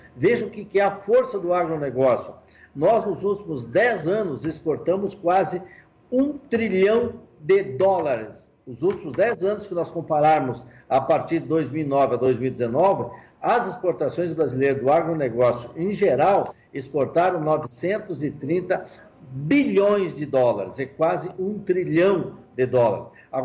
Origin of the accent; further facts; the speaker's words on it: Brazil; Eu sou brasileiro.